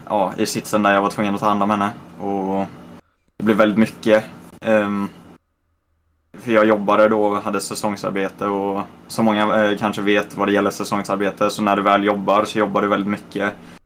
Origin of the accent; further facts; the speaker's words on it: Sweden; moved away as an adult; now in Ireland; Jag har flyttat från Sverige till Irland. Jag bor här nu med min bror.